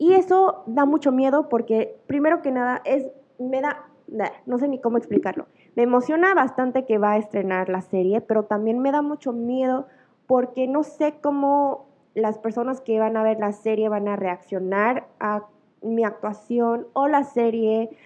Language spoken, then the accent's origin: Spanish; South Korea; porque soy gorda, porque soy fea, porque, no sé, soy coreana, nunca lo voy a lograr.